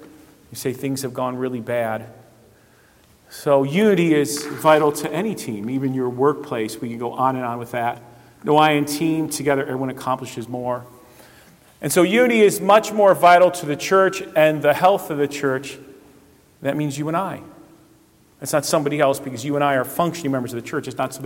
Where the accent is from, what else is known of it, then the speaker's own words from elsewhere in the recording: Cleveland, Ohio, United States; I'm from Cleveland, so I can't relate to that, okay?